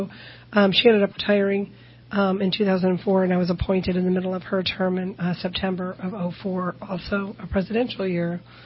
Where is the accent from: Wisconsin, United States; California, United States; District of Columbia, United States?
District of Columbia, United States; Washington; I grew up in Washington, D.C., and when you grow up in D.C., your hometown paper is the Washington Post, and what's happening in the White House is your hometown news.